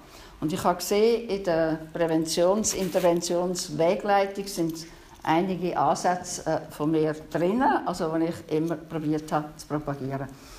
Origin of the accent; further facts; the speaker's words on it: Koblenz, Aargau, Switzerland; also ich bin ursprünglich aus dem Aargau, bin in Aarau in die Kantonsschule gegangen, in Koblenz in die Primarschule